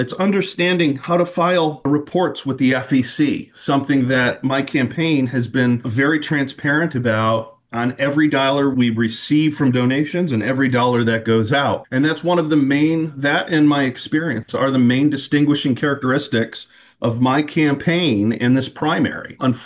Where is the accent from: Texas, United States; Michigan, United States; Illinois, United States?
Michigan, United States; North Muskegon; also born or lived in Hesperia; I started in North Muskegon, and that's where we spent kind of most of our time. And then my family decided to purchase some land up in Hesperia, the later part of high school.